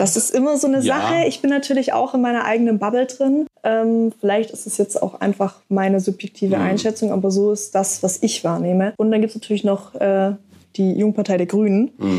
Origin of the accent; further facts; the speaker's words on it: Baden-Württemberg, Germany; ich komme nicht nur aus der Gegend. Mein Vater schafft da und ich bin eingefleischter Heidenheim-Fan.